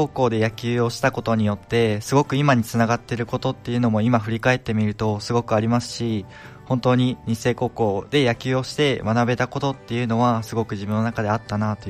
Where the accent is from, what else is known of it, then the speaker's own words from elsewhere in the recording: Maizuru, Kyoto, Japan; 生まれも育ちもこちらで、高校まで高校も日聖高校で、もうずっと舞鶴市に住んでおります。